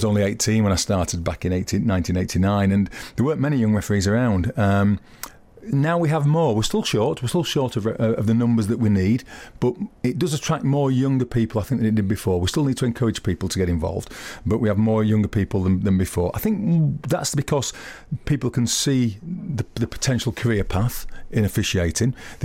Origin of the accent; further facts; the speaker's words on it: England, United Kingdom; I suppose being English makes that ambition quite difficult to achieve